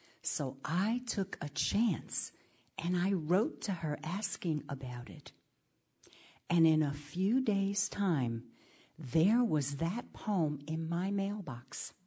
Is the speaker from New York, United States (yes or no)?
yes; Bronx, New York, United States; When I was a kid growing up in the South Bronx, almost all the fellas did some a cappella singing on the street corner.